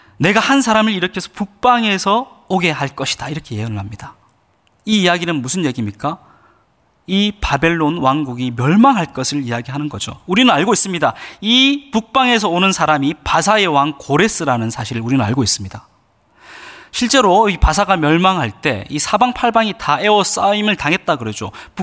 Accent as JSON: {"language": "Korean", "town": "Samcheonpo", "region": "South Gyeongsang", "country": "South Korea", "tie": "born there", "moved": "as an adult", "said": "저는 삼천포라는 그 도시에서 태어났습니다. 제가 20살에 처음 서울이라는 곳에 와봤는데"}